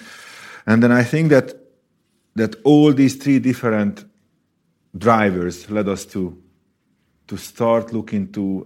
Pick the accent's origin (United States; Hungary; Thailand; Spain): Hungary; I'm from Hungary.